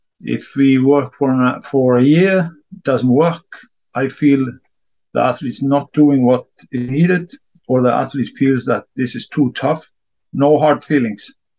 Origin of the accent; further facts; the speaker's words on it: Iceland; now in Sweden; And then I'm a Nordic country guy. I'm from Iceland and I live in Sweden.